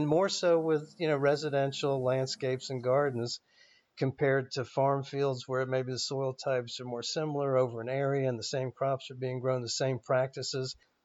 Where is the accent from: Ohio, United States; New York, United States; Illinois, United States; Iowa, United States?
New York, United States; Queens; accent: Queens; Yeah, you hear that heavy Queens accent that I have, for sure.